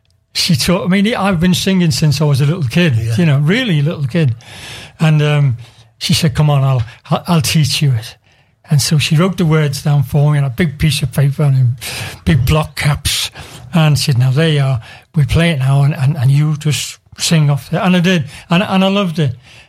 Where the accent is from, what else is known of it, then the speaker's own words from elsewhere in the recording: Liverpool, North West England, United Kingdom; I'm a Scouser. I'm not Welsh.